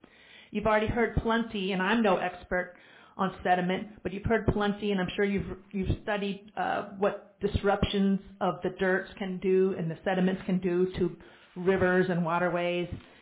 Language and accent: English; Hampton, Virginia, United States; now in Norfolk, United States; I am a 30-year resident of Norfolk, Virginia. I was born in Hampton. I've been a lifelong, save a couple of years here and there, resident of Virginia.